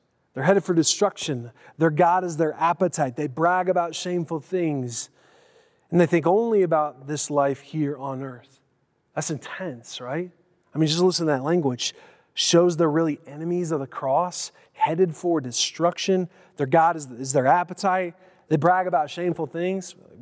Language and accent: English; United States; I'm a citizen of heaven and I'm American, an American citizen.